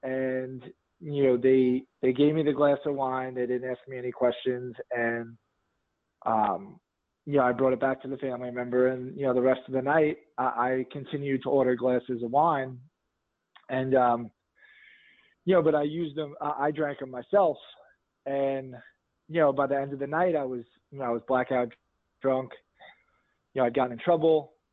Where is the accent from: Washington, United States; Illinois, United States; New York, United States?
New York, United States; Staten Island; my sobriety date is August 28th, 2012. I was born in New York. I was born in Staten Island, New York.